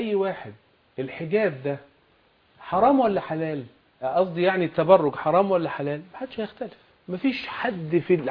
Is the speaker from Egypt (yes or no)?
yes; Egypt; انا زي حضرتك بالضبط، ما انا الا مصري وما انت الا مصرية